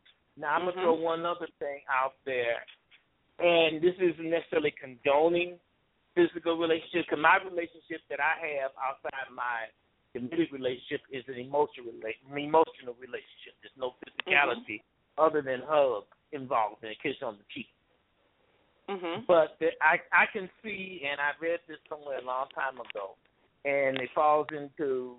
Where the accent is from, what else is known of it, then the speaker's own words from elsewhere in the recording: Robbins, Illinois, United States; she's from my hometown, the town I grew up in, Robbins, Illinois.